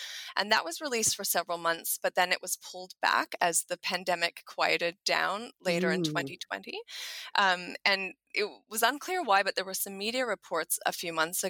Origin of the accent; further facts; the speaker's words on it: Canada; now in Australia; I'm Canadian, as you can probably hear. And, you know, it is hard to be in this fortress Australia after all this time.